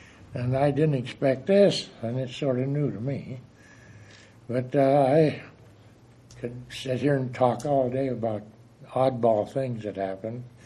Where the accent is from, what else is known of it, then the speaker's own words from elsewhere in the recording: Douglas, Nebraska, United States; I guess I grew up here in Douglas, Nebraska, and living off of jackrabbits them days in the 30s.